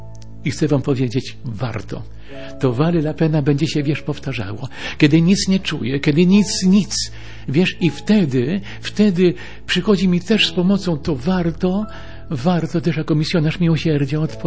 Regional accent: Chełmno, Kuyavian-Pomeranian Voivodeship, Poland; pochodzę z Chełmna, są dwie parafie

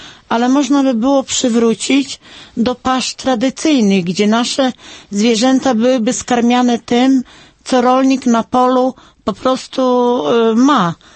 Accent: Kuyavian-Pomeranian Voivodeship, Poland; jest to województwo kujawsko-pomorskie

